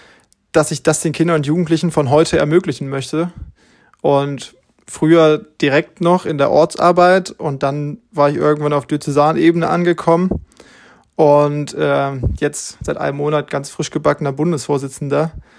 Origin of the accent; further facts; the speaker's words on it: Hesse, Germany; Und mein Heimatstamm ist der Stamm Witter-Witzenhausen. Das heißt, ich komme aus Nordhessen.